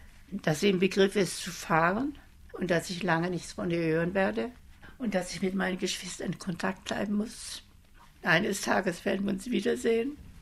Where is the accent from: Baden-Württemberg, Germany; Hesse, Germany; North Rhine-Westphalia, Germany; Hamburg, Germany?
Hamburg, Germany; Meine Kindheit in Hamburg ab 1933 war Angst.